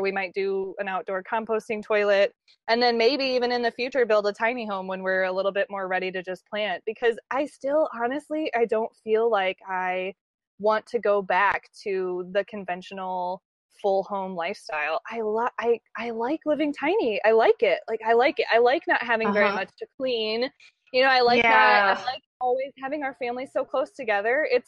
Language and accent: English; Ohio, United States; you don't understand. We're from Ohio. We're not from here. We're just visiting.